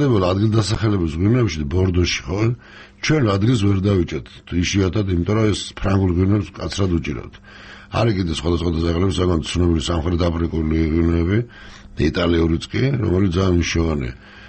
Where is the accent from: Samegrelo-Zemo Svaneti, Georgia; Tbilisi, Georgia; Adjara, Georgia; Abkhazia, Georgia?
Abkhazia, Georgia; მე თან აფხაზეთიდან ვარ